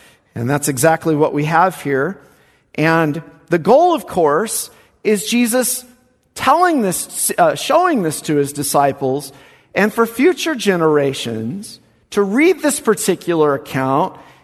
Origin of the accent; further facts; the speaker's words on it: Lemoore, California, United States; My hometown, which is no hometown to boast of, it's kind of like Nazareth, it's called Lemoore. You know, we boast